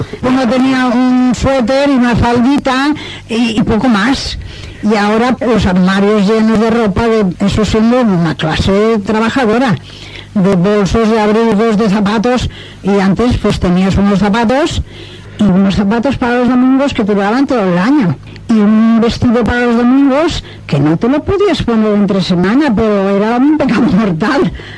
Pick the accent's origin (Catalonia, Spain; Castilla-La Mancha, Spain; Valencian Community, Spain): Valencian Community, Spain; Valencia; Yo, como soy del Carañal, tenía otras fiestas maravillosas, la Semana Santa, que aún la tengo, porque yo cuando empiezo la Semana Santa me voy al Carañal y en toda la semana yo no aparezco por Valencia.